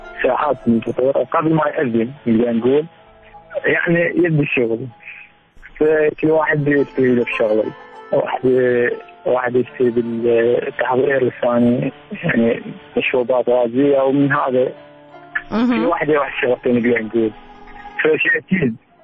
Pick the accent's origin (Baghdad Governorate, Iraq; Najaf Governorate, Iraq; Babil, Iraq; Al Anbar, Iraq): Babil, Iraq; من محافظة بابل، موظف حكومي.